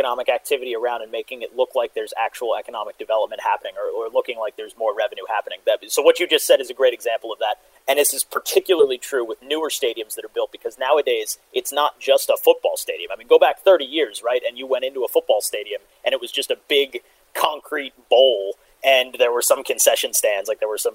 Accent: Philadelphia, Pennsylvania, United States; Like I grew up in Philadelphia and there's just parking lots all around the stadiums in Philadelphia.

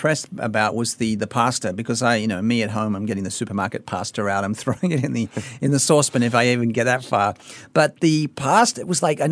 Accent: Sydney, New South Wales, Australia; I grew up in Sydney, but I have a soft spot for Brisbane.

